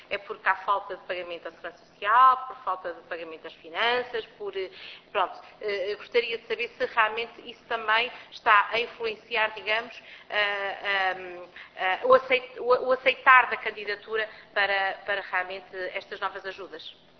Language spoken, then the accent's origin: Portuguese; Viseu, Portugal; porque eu sou de Viseu e portanto conheço bem a região